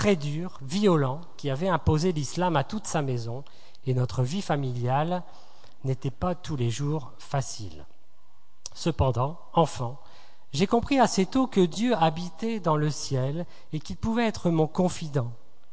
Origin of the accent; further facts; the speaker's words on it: Fès, Fès-Meknès, Morocco; j'ai 37 ans, je suis marocaine, je viens d'une grande famille de Fès, Sherfa, qui veut dire descendante du prophète Mahomet. Provenant d'une famille nombreuse, nous étions très riches et je vivais dans le luxe.